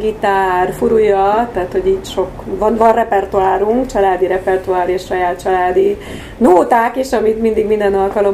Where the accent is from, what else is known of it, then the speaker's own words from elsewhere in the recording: Pécs, Baranya, Hungary; now in Vasad, Hungary; Én Pécsről származom, úgyhogy az élet ide sodort minket Vasadra. Ezt hát álmomban nem gondoltam volna, hogy mi Vasadon fogunk élni, de mégis valahogy ugye Jóisten ide vezérelt minket. Tehát Pécs volt a gyerekkori bázis, ahol fölnevelkedtem, 20 éves koromig én ott éltem